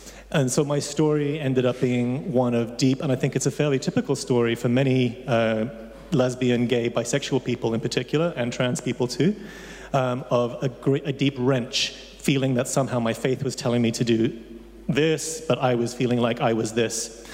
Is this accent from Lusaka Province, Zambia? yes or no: no; Chikankata, Southern Province, Zambia; and they were missionaries in Zambia when I was born. My father's a doctor. So I grew up in this little village in the middle of nowhere in southern province, near Mazabuka, called Chikankata.